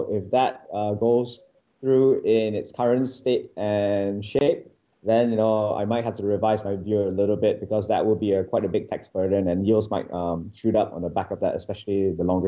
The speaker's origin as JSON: {"language": "English", "country": "Malaysia", "said": "Don't call me biased because I'm Malaysian."}